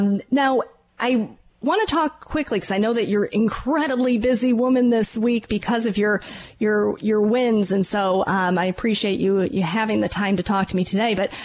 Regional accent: Michigan, United States; I kind of zeroed in on Ain't Too Proud, because I'm from Michigan.

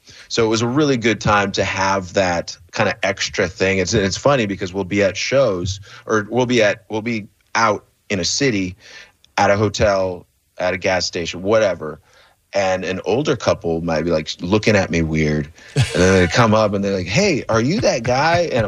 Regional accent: Bremerton, Washington, United States; You know, I was born and raised here in Bremerton, and obviously I've been all over Washington.

